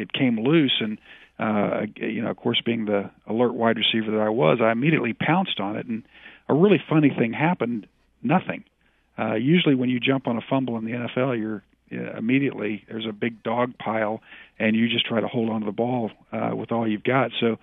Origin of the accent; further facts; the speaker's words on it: Tulsa, Oklahoma, United States; I'd retired in 1989, really 1990, and moved to Tulsa, Oklahoma, which is my hometown, and was working there in Tulsa.